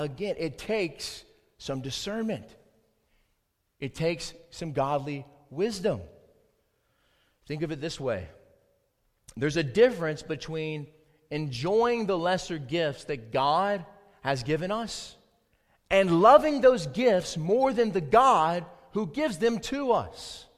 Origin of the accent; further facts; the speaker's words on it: Spartanburg, South Carolina, United States; the orange tabby cat named Babes that I had growing up in Spartanburg, South Carolina.